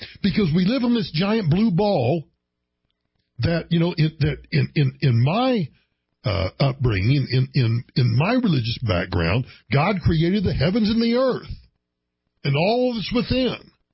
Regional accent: Oklahoma, United States; I grew up in Tornado Alley. My earliest childhood memory is of a tornado when I was like probably 5 or 6 years old on my grandparents' farm in Osage County near the Osage Indian Reservation.

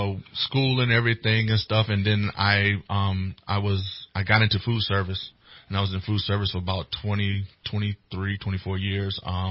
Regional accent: Pungo, Virginia, United States; So a little small town called Pungo.

